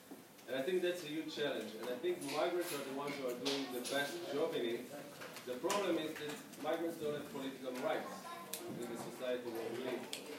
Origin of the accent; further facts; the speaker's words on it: Israel; I'm an Israeli, I was born in Israel, and I was very much an activist when I was in Israel